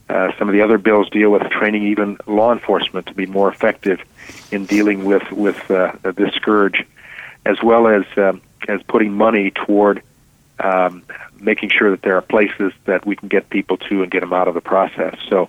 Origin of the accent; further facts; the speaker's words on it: Michigan, United States